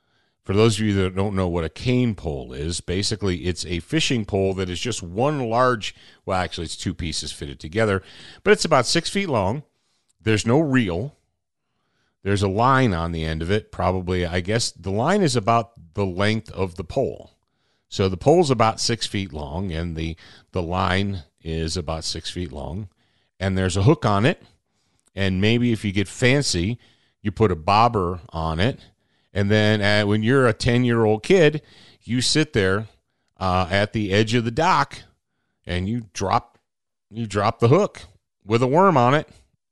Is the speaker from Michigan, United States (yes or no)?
yes; Michigan, United States; They had a little cabin up on Saginaw Bay in Michigan, because I grew up in Michigan, so that kind of makes sense, huh?